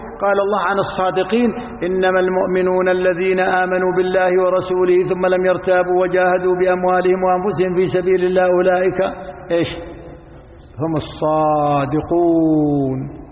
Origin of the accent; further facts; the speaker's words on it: Abha, Asir, Saudi Arabia; لو الإيمان عندنا في أبها أبيض